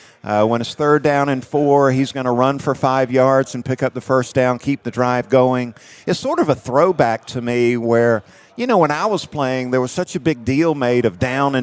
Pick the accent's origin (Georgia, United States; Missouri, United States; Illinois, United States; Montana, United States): Georgia, United States; I grew up in South Georgia, and I was a fan of all college football.